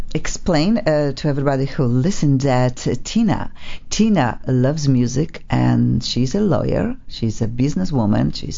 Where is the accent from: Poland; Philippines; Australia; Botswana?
Poland; English is a second language; now in United States; And when I say how I came from Poland to America